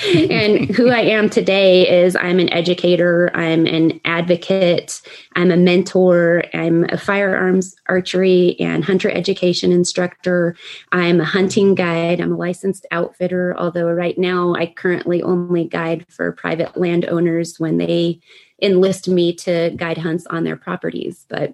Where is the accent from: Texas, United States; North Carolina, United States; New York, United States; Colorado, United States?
Colorado, United States; Pagosa Springs; also born or lived in Hawaii; I grew up in Southwest Colorado near Pagosa Springs, and my parents they were traditional or old school hippies, like hippies from the word go. And I was born in Hawaii, and they had moved to Colorado to live near my family